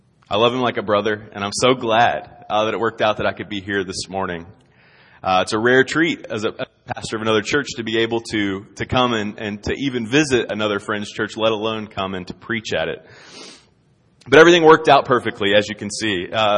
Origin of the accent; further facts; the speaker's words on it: West Virginia, United States; I grew up in West Virginia, grew up in the middle of nowhere in Calhoun County, West Virginia.